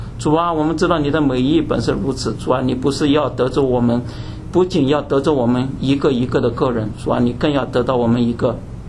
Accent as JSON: {"language": "Chinese", "town": "Nantong", "region": "Jiangsu", "country": "China", "also_born_or_lived": "Shanghai", "said": "我是来自于大陆的。我本人呢是江苏人，江苏南通人，可能也就是在崇明，上海崇明对面。但是我出来以后上大学啊，基本上都是在上海，工作也是在上海。"}